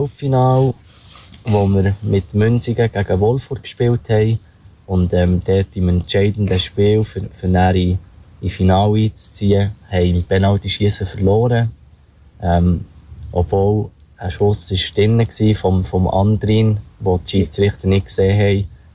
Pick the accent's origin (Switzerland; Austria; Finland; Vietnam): Switzerland; Thun, Bern; Ich komme ja ursprünglich aus Thun.